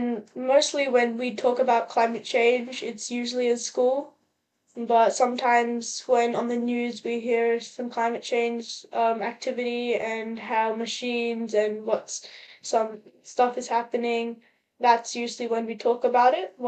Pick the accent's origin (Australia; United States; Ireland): Australia; Sydney, New South Wales; I am from Sydney, NSW.